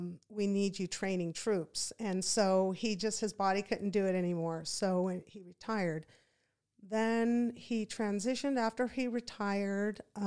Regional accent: Fort Ord, California, United States; born there; I was born in between on Fort Ord in 1968.

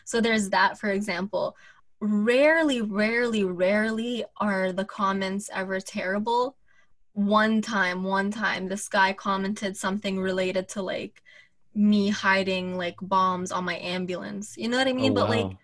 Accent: New York, United States; born there; by ethnicity, I'm a Palestinian. I was born in New York, and I've never seen Palestine, unfortunately.

